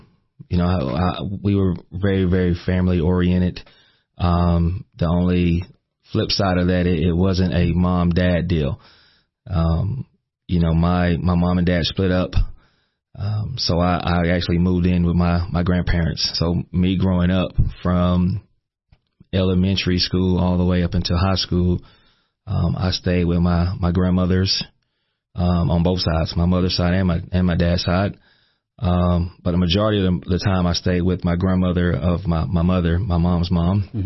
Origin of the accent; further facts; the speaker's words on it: Hartwell, Georgia, United States; I'm originally from Hartwell, Georgia, a small town, northeast Georgia, right on the Georgia-South Carolina border.